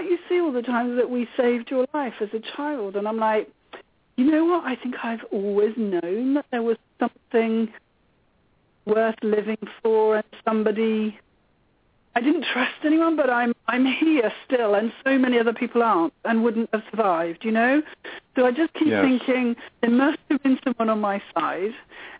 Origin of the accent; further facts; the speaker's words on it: England, United Kingdom; So talking about God, well, like I say, I'm English, so I was brought up Church of England.